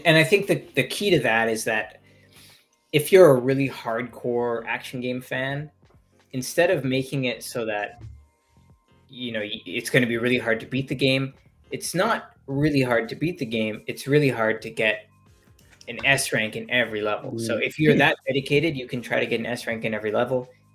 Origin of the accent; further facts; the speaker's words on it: Fort McMurray, Alberta, Canada; Cause I'm from Alberta. So I was in Fort McMurray, like a Northern Albertan town, not Hollywood, not Toronto, not Vancouver.